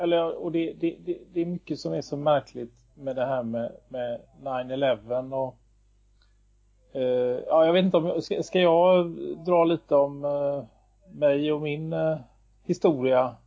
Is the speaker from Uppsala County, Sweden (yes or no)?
no; Gothenburg, Västra Götaland County, Sweden; det finns den här typen av förening i min hemstad Göteborg